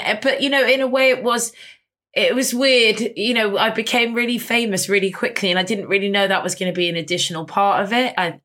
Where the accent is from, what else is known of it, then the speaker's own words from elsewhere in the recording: London, United Kingdom; I grew up on Portobello Road, and there was a cinema called The Electric on Portobello